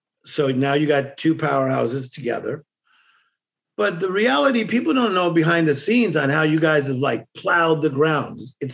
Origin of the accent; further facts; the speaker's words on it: Compton, California, United States; Like this morning, dude, I'm from Compton.